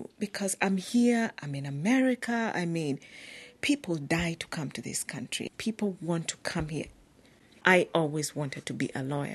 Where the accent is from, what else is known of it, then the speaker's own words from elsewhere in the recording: Kenya; now in United States; It's also me being Kikuyu, because in Kenya, we have the tribes